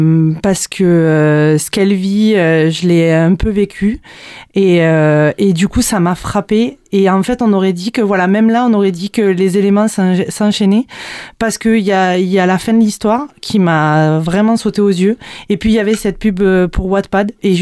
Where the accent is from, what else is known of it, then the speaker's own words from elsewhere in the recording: Montpellier, Occitanie, France; born there; j'habite près de Lunel. J'ai 35 ans, plus précisément. Et je suis née à Montpellier, donc j'ai l'accent d'ici. Et je travaille avec mon chéri sur Montpellier. Et voilà, on vit dans un petit village avec nos deux filles